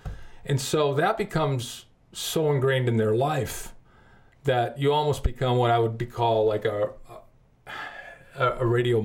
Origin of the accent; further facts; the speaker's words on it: Saginaw, Michigan, United States; I'm from Saginaw, you know, so I grew up in a rough neighborhood.